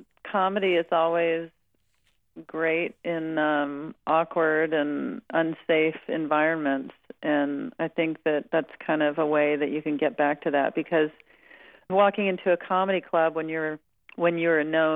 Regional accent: Spring, Texas, United States; also born or lived in Jackson, Mississippi / Pass Christian, Mississippi; Yeah, I was born in Jackson, Mississippi, and then we moved down to the Gulf Coast to Pass Christian, Mississippi. Mm-hmm. And then we moved to Spring, Texas, which is a smaller town outside of Houston.

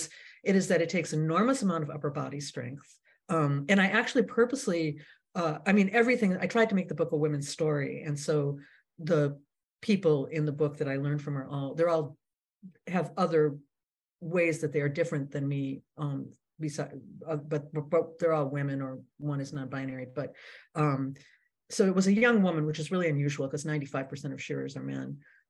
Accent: Minneapolis, Minnesota, United States; I'm Jewish. And when I was a little kid growing up in Minneapolis, we used to throw our sin

